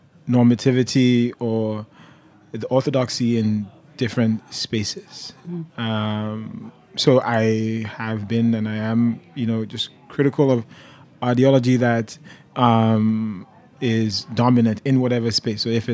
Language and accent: English; Nigeria; I'm a Nigerian. I'm an immigrant.